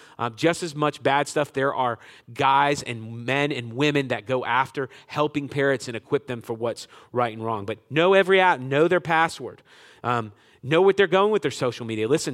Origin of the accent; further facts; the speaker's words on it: West Palm Beach, Florida, United States; I remember a few years ago, we're originally from West Palm Beach.